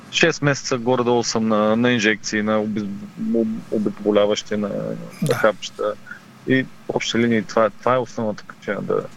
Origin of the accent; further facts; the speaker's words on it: Plovdiv Province, Bulgaria; съм израснал на Лута, на 8 годишна възраст започна да тренирам, на 5 минути съм от стадиона